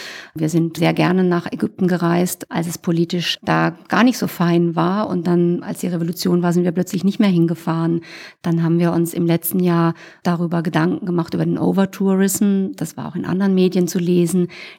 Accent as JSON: {"language": "German", "region": "Rhineland-Palatinate", "country": "Germany", "said": "Ich reise in die Pfalz, wo ich herkomme, mit meiner Tochter, dort zu meinem Mann und zu meiner Mutter."}